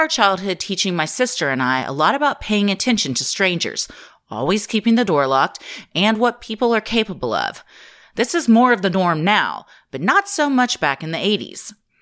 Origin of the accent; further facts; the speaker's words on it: Seattle, Washington, United States; I grew up in Seattle, which seems to be the serial killer breeding ground. What is it about Seattle? The rain 9 months a year?